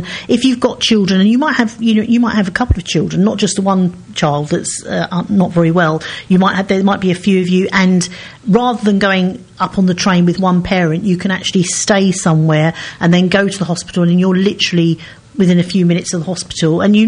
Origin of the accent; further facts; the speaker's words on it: East of England, United Kingdom; we're both from Essex, which is fantastic, Essex girls.